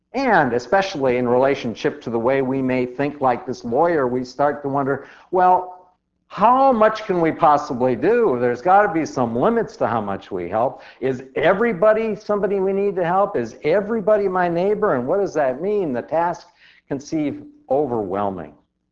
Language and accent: English; South Dakota, United States; Like Pastor Karen, I grew up in South Dakota